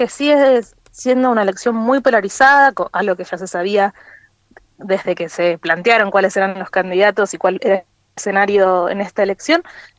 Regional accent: Argentina; como argentinos y argentinas

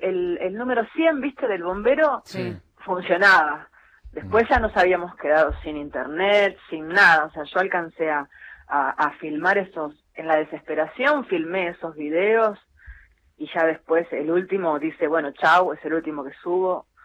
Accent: San Nicolás, Buenos Aires Province, Argentina; born there; now in Buenos Aires, Argentina; Yo vivo allá en Buenos Aires, lo que pasa que nací acá en San Nicolás.

